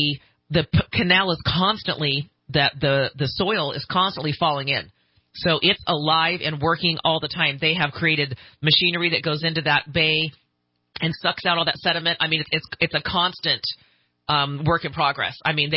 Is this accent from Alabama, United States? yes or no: no; California, United States; when I said I was from Northern California, she'd heard of the fires, asked me if I was from that area.